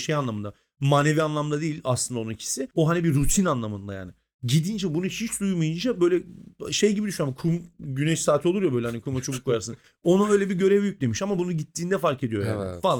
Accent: Istanbul, Turkey; Ben yani İstanbul'da doğdum büyüdüm.

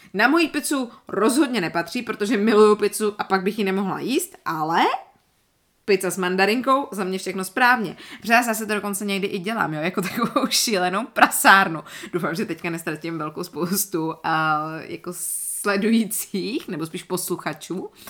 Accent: Karlovy Vary, Karlovy Vary Region, Czechia; now in Prague, Czechia; Já jsem původem z Karlových Varů

